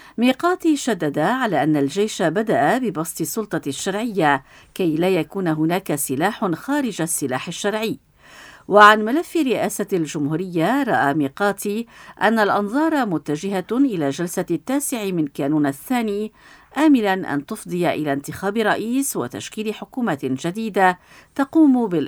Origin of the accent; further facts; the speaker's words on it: Syria; وبناء دولة تتناسب وتطلعاتنا وطموحاتنا كسوريين